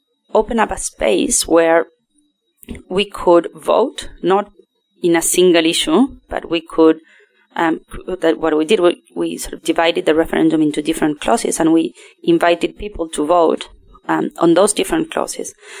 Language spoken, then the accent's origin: English; Argentina; look, I'm from Argentina, and I come from a country where ballot boxes are still stolen and burned after elections.